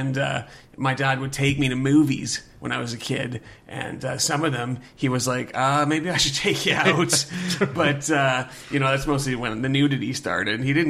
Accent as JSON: {"language": "English", "town": "Edmonton", "region": "Alberta", "country": "Canada", "tie": "born there", "said": "Well, I was born in Edmonton, Alberta, and my father was a horror fan and a sci-fi fan."}